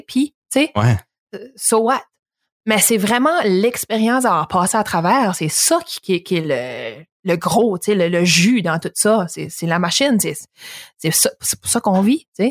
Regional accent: Pointe-à-la-Croix, Quebec, Canada; parce que je viens de Camontaine, à Pointe-à-la-Croix

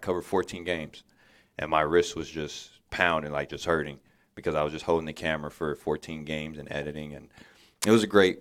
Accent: Indiana, United States; I should have stopped him and let him know I'm from Indiana also.

